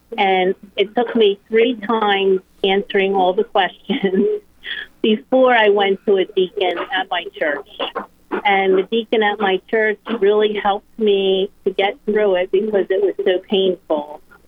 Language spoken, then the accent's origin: English; New Jersey, United States; from Southern Jersey, Camden Diocese